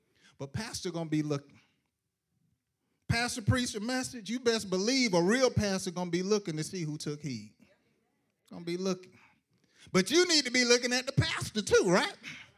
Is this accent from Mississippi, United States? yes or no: no; Missouri, United States; born there; Now, I was literally born in Missouri. So when I say I'm from Missouri, I'm telling the truth. I was born in Missouri.